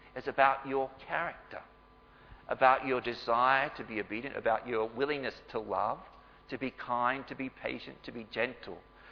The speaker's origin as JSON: {"language": "English", "town": "Beresfield", "region": "New South Wales", "country": "Australia", "said": "And I'm from Beresfield, and Beresfield boys are not meant to cry"}